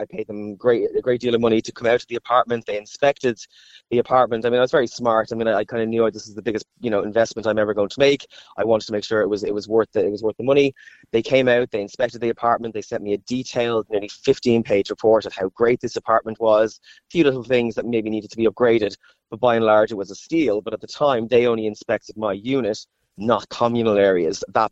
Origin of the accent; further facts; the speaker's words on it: Ballyfermot, Leinster, Ireland; I'm from Ballyfermot, and I remember those apartments being built when I was maybe 13, 14.